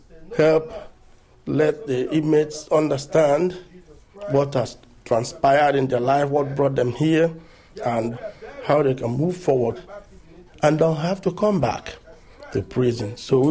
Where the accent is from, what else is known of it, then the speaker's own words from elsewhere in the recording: Nigeria; Yeah, I'm from Nigeria, West Africa.